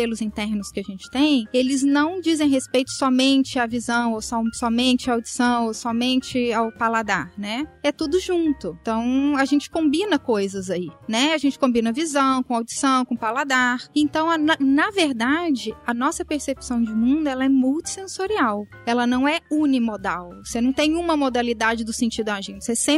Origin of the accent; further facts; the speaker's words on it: Lavras, Minas Gerais, Brazil; Do sul de Minas, da região de Lavras. Eu sou de Lavras, o meu pai é engenheiro agrônomo, o meu avô era produtor de café e o meu pai herdou a fazenda dele.